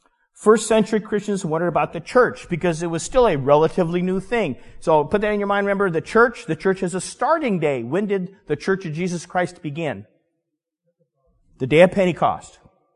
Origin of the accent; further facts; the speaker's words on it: United States; I thought, here I am. I'm an American. I have religious materials. I'm going to go to prison.